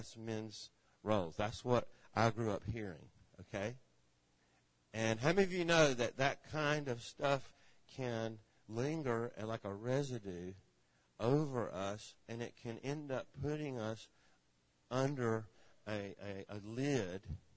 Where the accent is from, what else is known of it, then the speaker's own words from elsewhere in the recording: Atlanta, Georgia, United States; I'm from Georgia. I grew up in Georgia. I grew up in the Atlanta area.